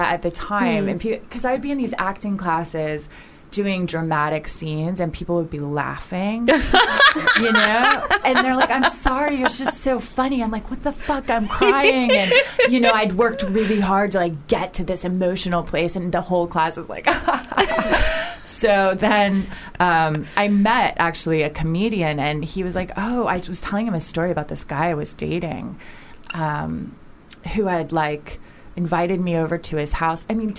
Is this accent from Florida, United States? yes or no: yes; Orlando, Florida, United States; now in Los Angeles, United States; I'm from Florida originally, but I live in LA.